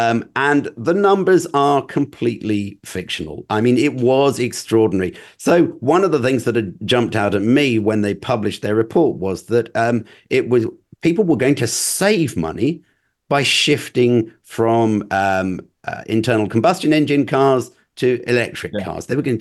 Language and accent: English; United Kingdom; we're British